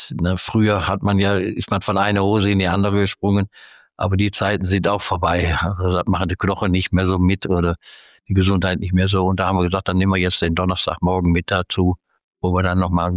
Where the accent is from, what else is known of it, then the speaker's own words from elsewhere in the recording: Emmerich, North Rhine-Westphalia, Germany; Ich bin nie von Emmerich weggekommen. Wir sind beide, Angelika und ich, beide gebürtige Emmericher